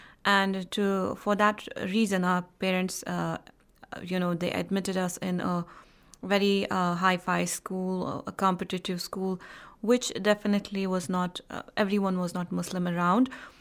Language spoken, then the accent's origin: English; Jammu and Kashmir, India; now in Iran; I am actually from Indian administrated Kashmir. And I have been living in Iran for some 9 years now.